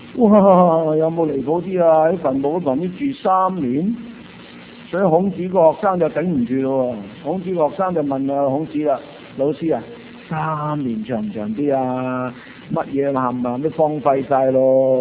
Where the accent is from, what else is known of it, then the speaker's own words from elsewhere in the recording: Guangdong, China; 其实呢个皇帝嘅子孙咧，都唔系指我哋广东人，我哋广东人